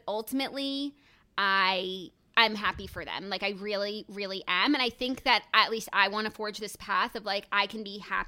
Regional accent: United States; Imagine, like, being an American. We don't know anything about, like, the customs and stuff.

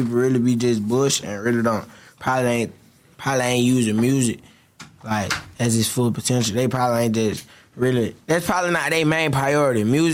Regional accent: Atlanta, Georgia, United States; So I grew up on a little bit. I grew up on Memorial for about a good 8 years of my life. And then I moved to another side of town.

